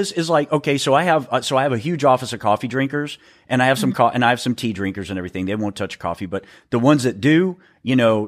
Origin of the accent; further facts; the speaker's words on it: Texas, United States; I grew up in West Texas, and there was a diner that my dad always took me to.